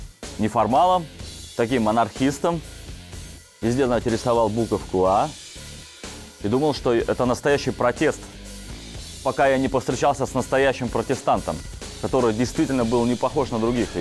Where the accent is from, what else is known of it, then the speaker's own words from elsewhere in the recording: Moscow, Russia; Я родился в Москве, жил в Москве, был обыкновенным таким парнем московским.